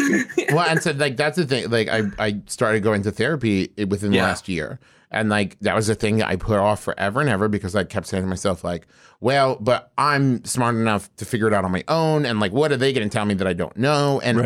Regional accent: West Virginia, United States; she was raised in Ohio and I was raised in West Virginia.

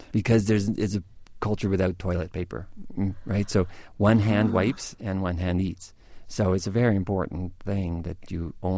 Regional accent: Wyoming, United States; We're from Wyoming, right?

